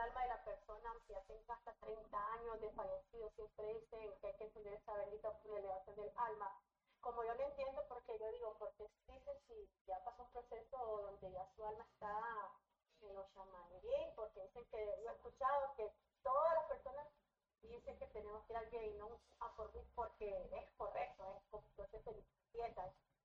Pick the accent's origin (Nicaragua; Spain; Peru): Nicaragua; Soy de Nicaragua.